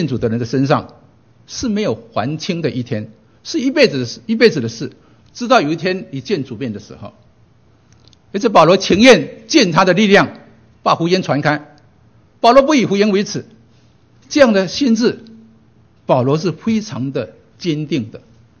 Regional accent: China; born there; 我出生在中国大陆，

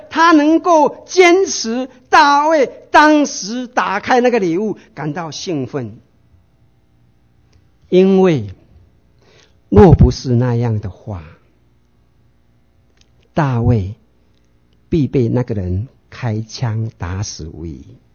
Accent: China; 她尽力的像我们中国人一样东省西省

